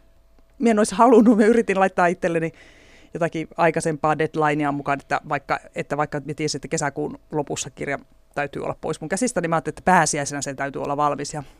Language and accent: Finnish; Lapland, Finland; accent: Tornio Valley dialect; Meidän kieli on mulle, tai tämä Tornionjokilaakson murre tai pellonmurre, joku ikään kuin joku äidinkieli, mikä pitäisi olla minun äidinkieli, mutta se ei mitenkään voi olla minun äidinkieli. Mutta kuitenkin se on ollut, on tavallaan minun, se on niin kuin minun tunnekieli.